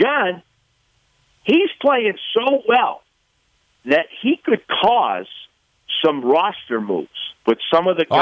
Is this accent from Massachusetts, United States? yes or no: yes; Massachusetts, United States; Of course, I'm from Massachusetts